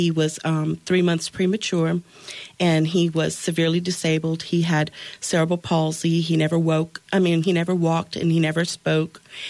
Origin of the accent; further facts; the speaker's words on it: Lafayette, Louisiana, United States; now in Youngsville, United States; I'm from Lafayette. Yep. I was born and raised here. And I live in Youngsville. I live in my grandmother's house. And I'm very rooted there.